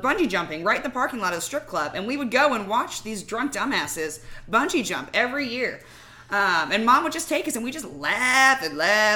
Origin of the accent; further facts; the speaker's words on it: Speedway, Indiana, United States; Because I'm born and raised in Speedway. So I've walked Georgetown every year.